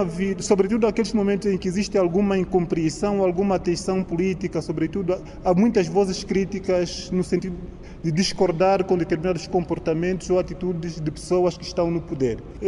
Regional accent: Angola; porque é um direito que cabe a todos nós enquanto angolanos?

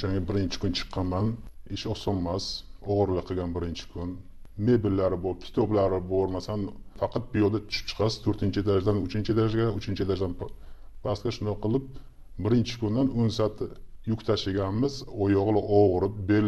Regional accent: Samarkand, Samarkand Region, Uzbekistan; Aslida samarqandlikman.

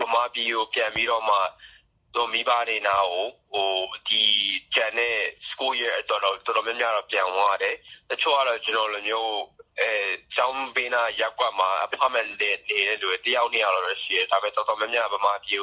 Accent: United States; ကျွန်တော်တို့ဒီအမေရိကန်မှာမွေးတဲ့ဒါမှမဟုတ်အမေရိကန်မှာကြီးလာတဲ့ကျွန်တော်လိုမျိုးဗမာလူငယ်တွေ

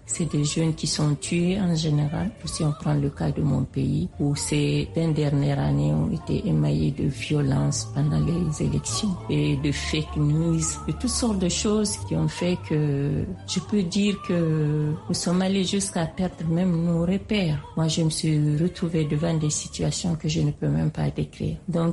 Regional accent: Guinea; je suis de la République de Guinée.

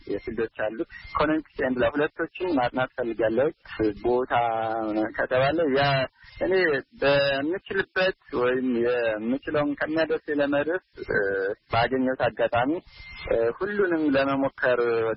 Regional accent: Amhara, Ethiopia; ምዕራብ ጎጃም ጉዞን ተከላይ ወረዳ ነው የተወለድኩት፣ ገጠራማ ክፍል ነው።

